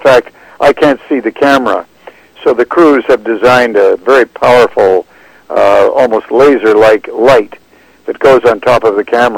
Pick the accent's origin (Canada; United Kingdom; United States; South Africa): Canada; Prince Rupert, British Columbia; This was during the war when I was growing up in Rupert.